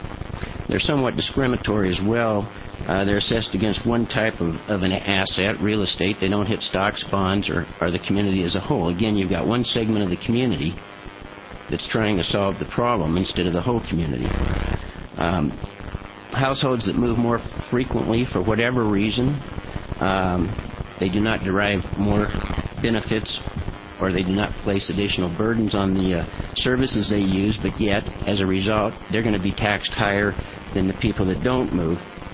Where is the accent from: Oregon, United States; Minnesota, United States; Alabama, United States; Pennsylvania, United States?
Oregon, United States; Ashland; now in Medford, United States; I grew up in Ashland, born there, went through K through 12, graduated from SOU, 4 years of college there, moved to Medford in 74.